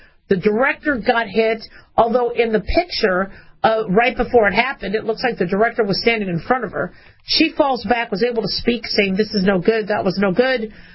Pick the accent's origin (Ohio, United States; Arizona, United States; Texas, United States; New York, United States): Arizona, United States; Phoenix; I mean, I grew up in Phoenix. We had power outages.